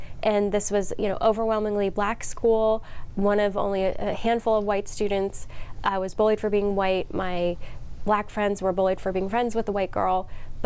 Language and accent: English; United States; I say I'm from America here in the US because I'm from so many different places. Growing up in a motorhome, but also in houses, in sheds and tents